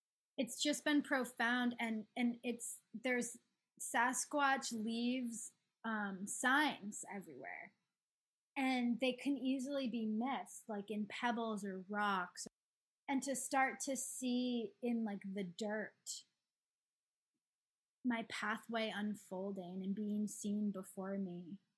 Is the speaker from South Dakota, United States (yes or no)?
no; Maine, United States; now in Baltimore, United States; here I am, I'm from Maine and I'm okay here in Baltimore.